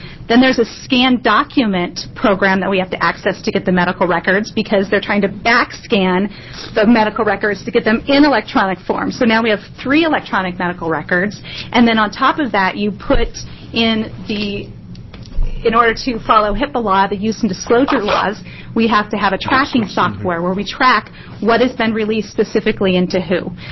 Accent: Bend, Oregon, United States; I am from Bend, Oregon

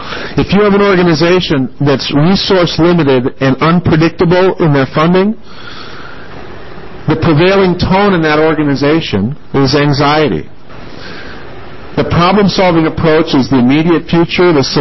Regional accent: Bismarck, North Dakota, United States; I grew up in Bismarck, North Dakota.

